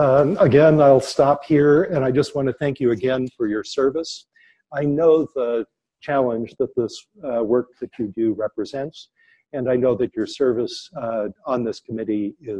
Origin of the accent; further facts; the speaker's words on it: New England, United States; I grew up in New England. Went to school at the University of Maine.